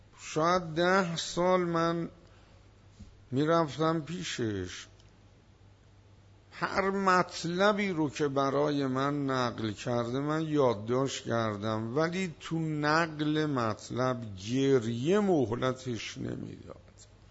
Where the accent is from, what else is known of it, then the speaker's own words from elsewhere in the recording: Hamadan, Iran; من طلبم اهل همدانم،